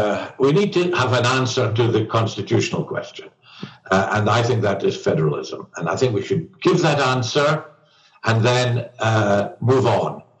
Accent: Scotland, United Kingdom; I'm a Scot, and I'm a Brit, and a European.

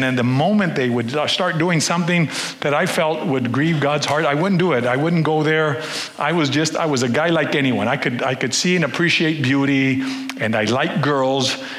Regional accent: United States; I mean, I grew up here in the States, but during like November, December, January, we would go.

